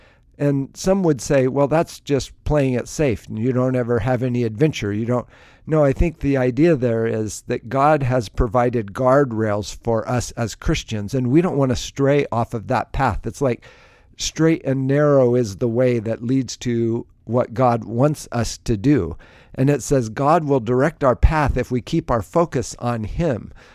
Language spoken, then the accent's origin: English; Alaska, United States; I think of my childhood, and I grew up in Alaska, and the path in the woods and through the mountains